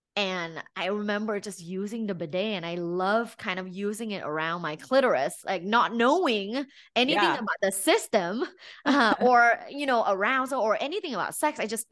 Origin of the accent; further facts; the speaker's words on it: Bangkok, Thailand; So I'm originally from Thailand, Bangkok, Thailand. We live in a city and, you know, I went to an all-girls Catholic school my whole life.